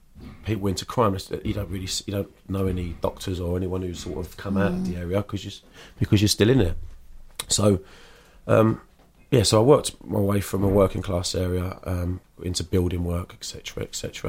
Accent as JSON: {"language": "English", "town": "Bermondsey", "region": "London", "country": "United Kingdom", "said": "I'm from South London, a place called Bermondsey. It's a lower working class area, quite a rough part of the world to grow up."}